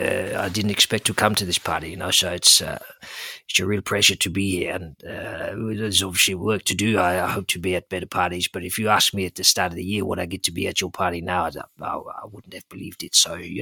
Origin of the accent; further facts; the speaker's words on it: Netherlands; Oh, I was always from Holland.